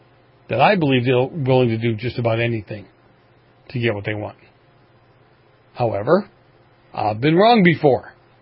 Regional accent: Boston, Massachusetts, United States; Where I grew up in Boston, we've had plenty of people on the show

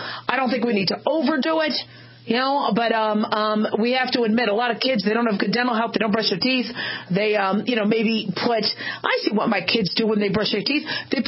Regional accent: Phoenix, Arizona, United States; I grew up in Phoenix

